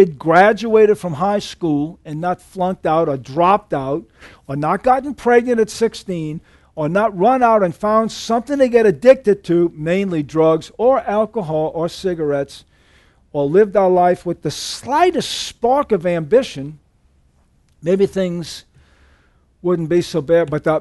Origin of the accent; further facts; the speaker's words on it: the South, United States; I'm from the South. You guys are from the North.